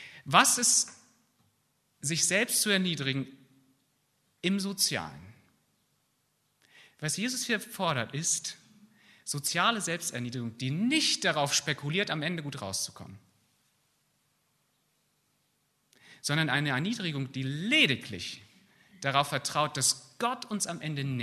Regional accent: Bad Oeynhausen, North Rhine-Westphalia, Germany; Hier in Sellenroth, in Linden, in Bad Oeynhausen, Nordrhein-Westfalen, wo ich herkomme, in Deutschland, in der Welt.

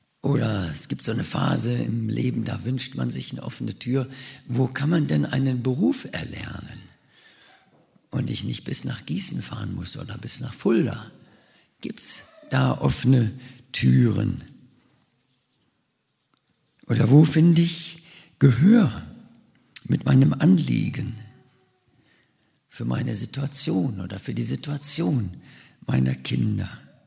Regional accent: South Africa; now in Germany; dass meine Eltern von Bielefeld ausgewandert sind nach Südafrika, bin ich in Südafrika aufgewachsen.

